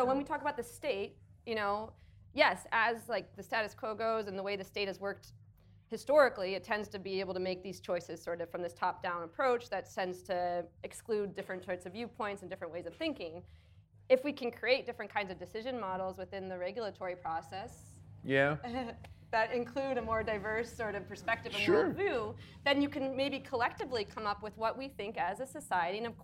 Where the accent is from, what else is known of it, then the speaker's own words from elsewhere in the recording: Canada; I grew up in Canada